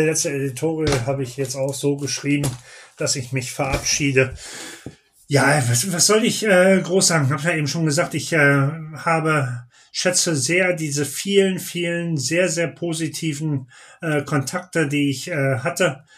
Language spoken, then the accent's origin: German; Münster, North Rhine-Westphalia, Germany; nach Münster, in meine alte Heimat.